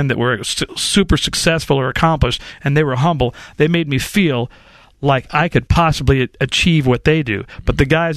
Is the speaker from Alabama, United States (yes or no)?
no; Compton, California, United States; I grew up in South Central Los Angeles for the first part of my life, an area known as Compton.